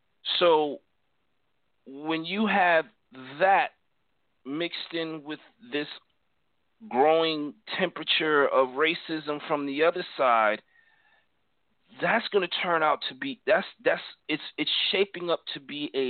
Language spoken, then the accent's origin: English; Milton, Massachusetts, United States; From my hometown in Boston, Massachusetts, in this town of Milton